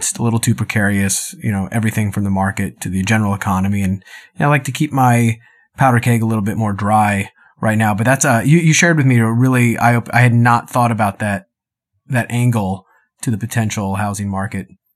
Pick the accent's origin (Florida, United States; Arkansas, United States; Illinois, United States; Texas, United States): Texas, United States; Dallas; so, especially I came from Dallas.